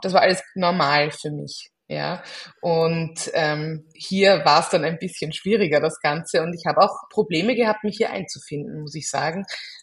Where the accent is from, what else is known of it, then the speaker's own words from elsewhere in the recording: Hong Kong; also born or lived in Austria; Hongkong war für mich eigentlich meine Heimat, also im Sinne von, dort habe ich mich zu Hause gefühlt. Ich war 2 Jahre alt, als wir dorthin gezogen sind.